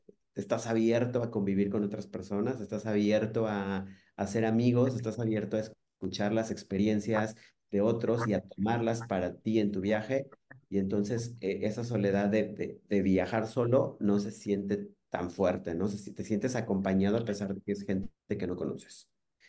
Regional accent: Mexico City, Mexico; de dos personas que nacimos y crecimos en Ciudad de México

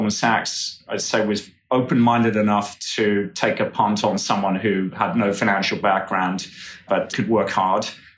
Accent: Norley, North West England, United Kingdom; So I grew up in the northwest of England near Liverpool and Manchester in a county called Cheshire and in a very small village in the countryside called Norley.

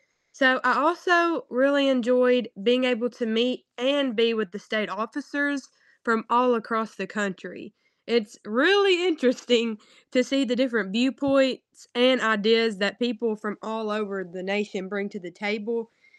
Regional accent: Tennessee, United States; I was the only person from my chapter and one of three people from West Tennessee

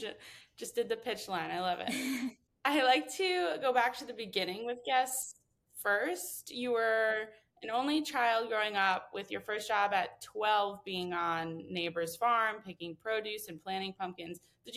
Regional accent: East Coast, United States; Yeah, that reminds me of, I'm from East Coast. So hydrangeas always remind me of that and Cape Cod and all of that stuff.

